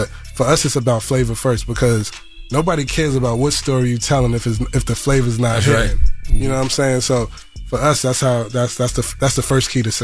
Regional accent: Bronx, New York, United States; growing up in the Bronx, you know, North Bronx, especially Cobb City, Gun Hill Road, a lot of Jamaicans, West Indians

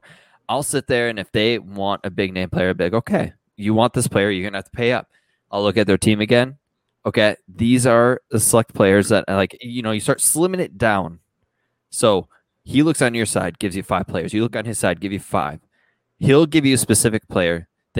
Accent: Minnesota, United States; And yes, I, as a Minnesotan, have said some bad things to people.

